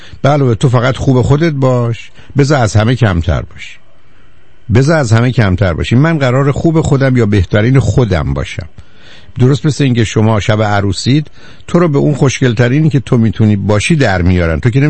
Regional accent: Iran; now in United States; ما ایرانی هستیم که هستیم.

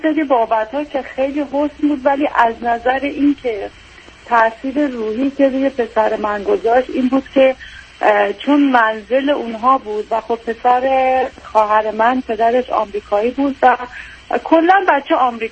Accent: Iran; moved away as an adult; 8 سالش بود ما از ایران اومدیم

